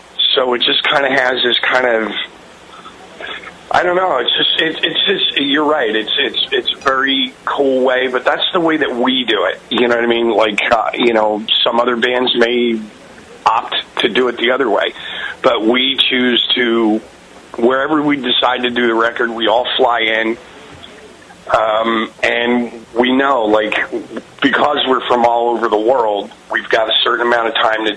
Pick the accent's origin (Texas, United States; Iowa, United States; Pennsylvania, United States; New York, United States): Pennsylvania, United States; Philadelphia; You know, Doug and I go back, we're both from Philadelphia.